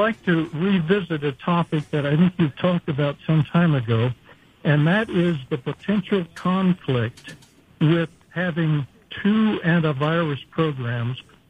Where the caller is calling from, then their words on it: Farrington, North Carolina, United States; I'm calling from a little village of Farrington, about 8 miles south of Chapel Hill, a house that we bought for winter escapes.